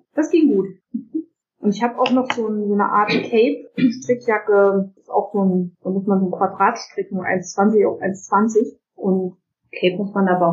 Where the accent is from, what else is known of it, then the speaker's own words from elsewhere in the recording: Schleswig-Holstein, Germany; Das sind wir Schleswig-Holsteiner mit dem Zug nach Hamburg gefahren.